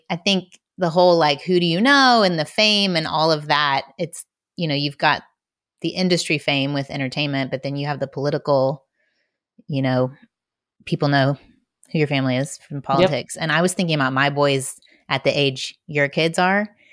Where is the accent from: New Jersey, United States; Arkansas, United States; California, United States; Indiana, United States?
Indiana, United States; because I grew up in Indiana, my dad was running for offices.